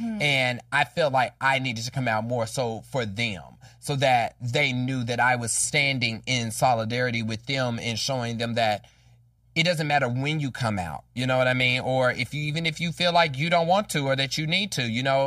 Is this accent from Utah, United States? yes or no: no; Kansas, United States; And I grew up in Wyandotte County, which is one of the poorest counties of Kansas, but also the most urban.